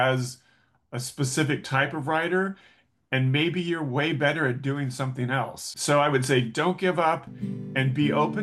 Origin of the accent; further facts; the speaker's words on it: California, United States; And then I ended up back in my home state of California.